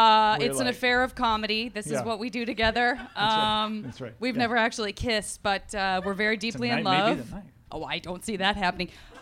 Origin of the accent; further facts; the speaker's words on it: Tucson, Arizona, United States; Wait a minute. I'm from Tucson.